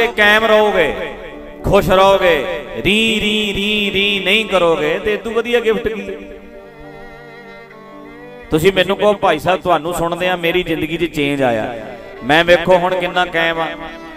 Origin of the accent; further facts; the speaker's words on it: Dhadrian, Punjab, India; ਮੇਰੇ ਪਿੰਡ 'ਚ ਢਡਰੀਆਂ ਵਿੱਚ